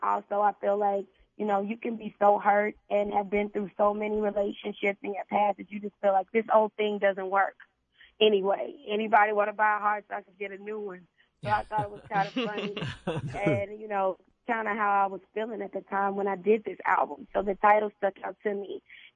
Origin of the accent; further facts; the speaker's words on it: Memphis, Tennessee, United States; So I'm doing better, and I'm from Memphis, and we're really rowdy